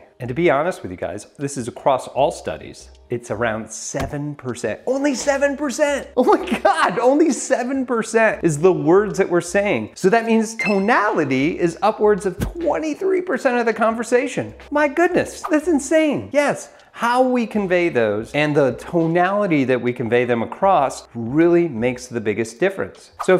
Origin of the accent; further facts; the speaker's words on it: Northeast, United States; You know, I'm from the Northeast, so we all like talk with our hands.